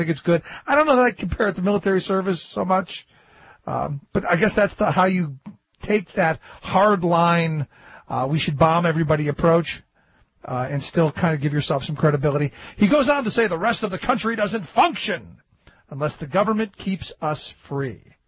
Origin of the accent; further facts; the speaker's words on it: Pennsylvania, United States; So when we go up there, I'm hoping he sees that we're from Pennsylvania.